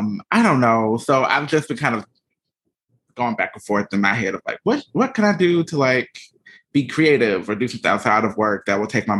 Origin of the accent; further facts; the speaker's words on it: Atlanta, Georgia, United States; Yeah, because I'd be like, yeah, you know, I'm from Atlanta, shouty, you know what I'm saying?